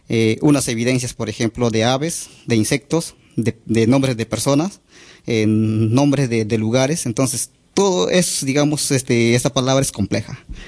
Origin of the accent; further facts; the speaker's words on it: Peru; yo soy de Perú, soy del grupo indígena Xaninka. Es la primera población amazónica del Perú, con más de 300.000 personas.